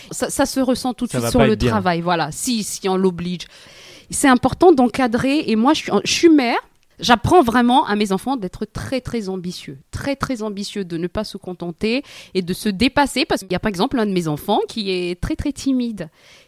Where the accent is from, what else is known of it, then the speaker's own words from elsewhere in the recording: Madagascar; mes parents, on vient de Madagascar, d'un pays pauvre